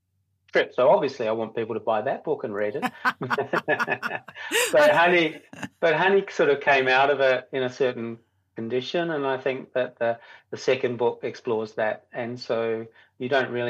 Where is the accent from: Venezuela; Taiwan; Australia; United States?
Australia; Adelaide, South Australia; moved away as an adult; now in New Zealand; I come from Adelaide originally, although I've spent more of my adult life in New Zealand, it has to be said, than I did in Australia. But I come from Adelaide originally, which is the driest state in the driest continent in the world.